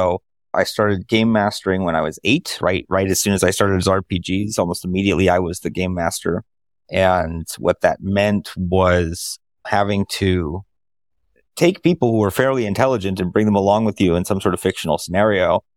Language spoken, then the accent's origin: English; Iowa, United States; I grew up in Iowa. So we had what we really wanted was, so Iowa, for those who don't know, is in the Midwest of the United States.